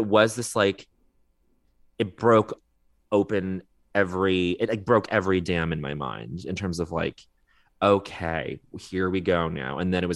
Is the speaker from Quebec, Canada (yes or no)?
yes; Montreal, Quebec, Canada; But it's growing up in Montreal for a portion of my childhood … really just kind of, like, did it all.